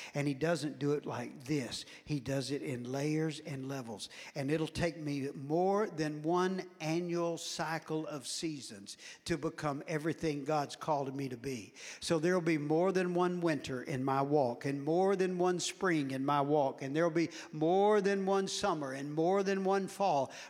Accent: Dallas, Texas, United States; You must be a city boy. I said, yeah, I'm from Dallas.

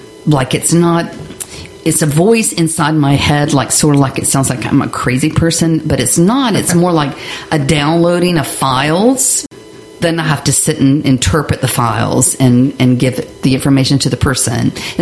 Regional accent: Raleigh, North Carolina, United States; I'm from Raleigh, North Carolina.

